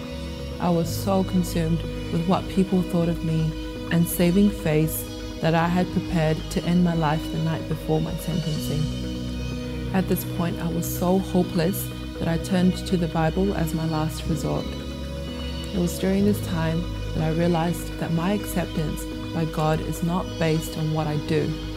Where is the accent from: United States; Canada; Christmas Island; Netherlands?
Christmas Island; I was born and brought up on Christmas Island as a Buddhist, but through missionaries who visited the island, my family and I were converted to Christianity.